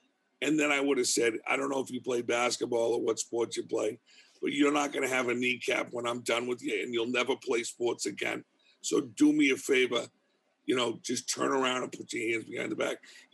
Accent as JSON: {"language": "English", "town": "Boston", "region": "Massachusetts", "country": "United States", "accent": "Boston", "said": "Excuse my Boston accent"}